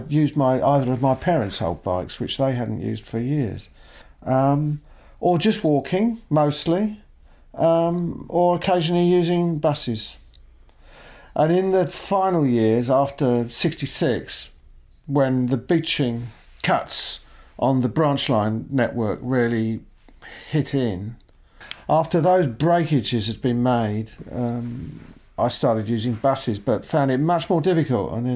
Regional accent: Brighton, South East England, United Kingdom; also born or lived in Midlands; I feel at the moment as though I've lived in Brighton all my life, but I haven't. We came back to Brighton from the Midlands when I was seven, and I stayed here until I was 18 and went away to university.

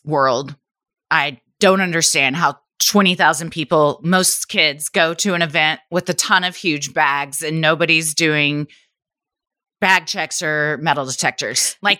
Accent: San Diego, California, United States; I was born and raised in San Diego, and growing up there, I've run into some small brushes with true crime.

